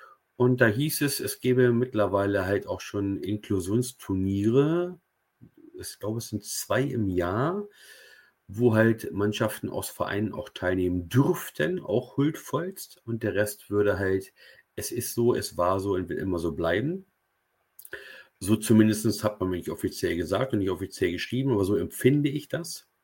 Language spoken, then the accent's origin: German; Barsinghausen, Lower Saxony, Germany; born there; Ich bin gebürtiger Basinghäuser und wäre auch bereit gewesen, aus der Wedemark nach Basinghausen zu fahren